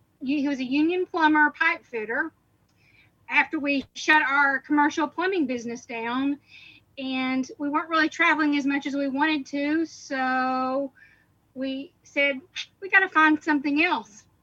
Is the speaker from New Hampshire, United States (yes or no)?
no; Texarkana, Arkansas, United States; We are from Texarkana, Arkansas, which is on the border of Texas and Arkansas.